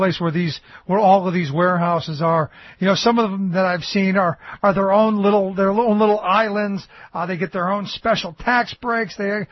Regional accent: Cleveland, Ohio, United States; Yeah, I mean, where I grew up in Cleveland, you know, I remember back during the 80s, Voinovich was mayor

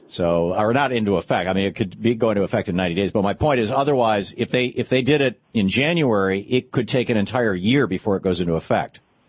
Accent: Michigan, United States; I was born in Michigan. I spent my first 27 years there. It's my home state.

